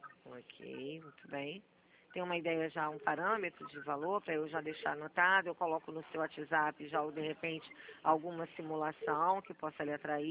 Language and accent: Portuguese; Rio de Janeiro, Brazil; Sou do Rio.